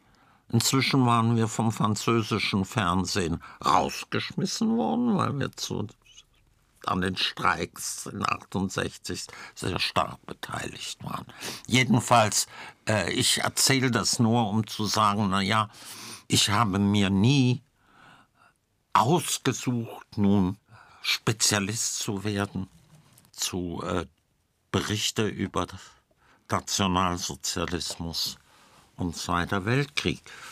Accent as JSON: {"language": "German", "town": "Frankfurt", "region": "Hesse", "country": "Germany", "tie": "born there", "said": "Ich bin ja nur zufällig in Frankfurt geboren."}